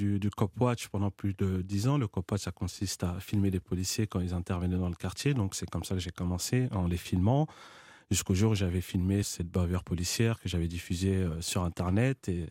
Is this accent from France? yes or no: yes; Montfermeil, Île-de-France, France; also born or lived in Paris; Je suis né à Paris, mais j'ai grandi à Montfermeil. Donc, ça va faire plus de 30 ans que j'y habite. Aujourd'hui encore, j'y habite.